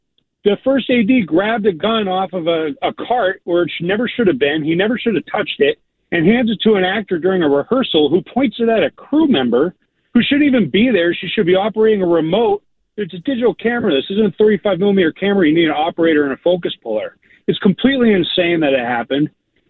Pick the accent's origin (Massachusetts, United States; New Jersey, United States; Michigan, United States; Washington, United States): Massachusetts, United States; Worcester; now in Los Angeles, United States; Yeah, I grew up in Worcester. I've lived out here for about 20 years working in the business.